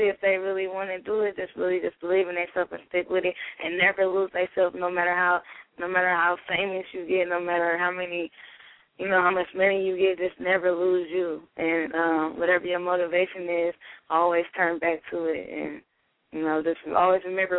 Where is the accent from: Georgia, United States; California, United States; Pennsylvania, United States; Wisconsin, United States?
California, United States; Oakland; I'm from West Coast. I'm East Oakland. I used to live in West Oakland.